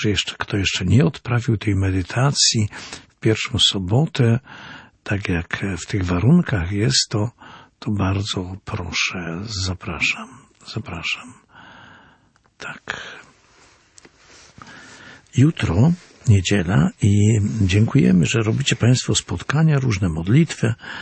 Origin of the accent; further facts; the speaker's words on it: Olkusz, Lesser Poland, Poland; W Olkuszu pozdrawiam moje rodzinne miasto serdecznie